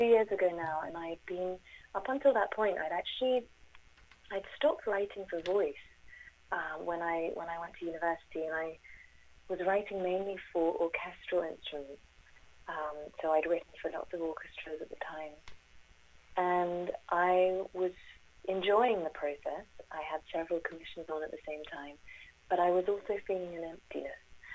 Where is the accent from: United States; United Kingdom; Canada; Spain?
United Kingdom; London; born there; I was born in London. My dad's Norwegian and my mum moved to London when she was about 13. She was born in South Africa.